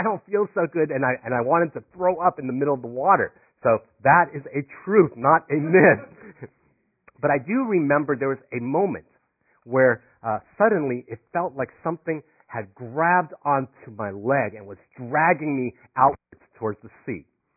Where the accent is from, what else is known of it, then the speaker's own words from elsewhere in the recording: Florida, United States; I did not grow up in California. I grew up in Florida, where the water is considerably warmer.